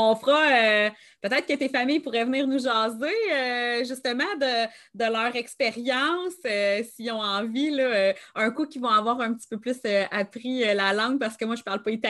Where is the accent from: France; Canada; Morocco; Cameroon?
Canada; Saint-Tite, Quebec; de mon coin, de mon patelin, parce que moi, je viens de Saint-Tite.